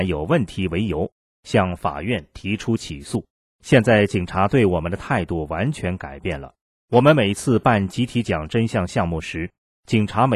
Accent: China; 当她了解到我是来自中国大陆深受迫害的法轮功学员后，深表同情。

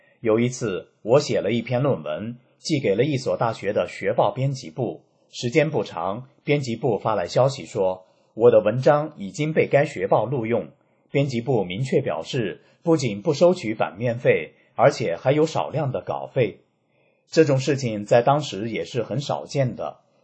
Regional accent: Anhui, China; 他知道我是安徽人

